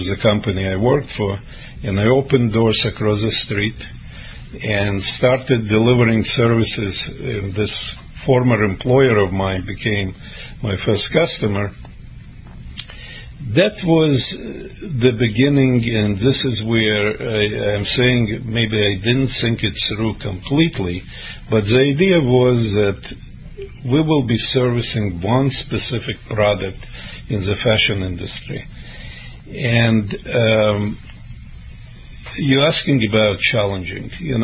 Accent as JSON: {"language": "English", "region": "New England", "country": "United States", "accent": "New England", "second_language": "English", "said": "So by now you probably noticed my New England accent. I wasn't born in this country. I arrived in the United States as a refugee in 1976."}